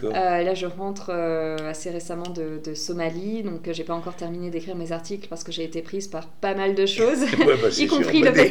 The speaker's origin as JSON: {"language": "French", "town": "Toulouse", "region": "Occitanie", "country": "France", "tie": "born or raised there", "also_born_or_lived": "Landes", "said": "j'ai beaucoup vécu à Toulouse, enfin j'ai grandi à Toulouse aussi."}